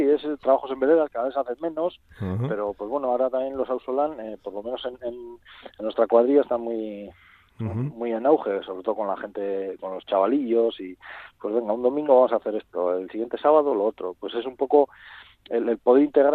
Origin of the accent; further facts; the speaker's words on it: Basque Country, Spain; mi pueblo ahora mismo pues está creciendo mucho, crecemos en torno a dos núcleos muy fuertes como son Lledó y Amurrio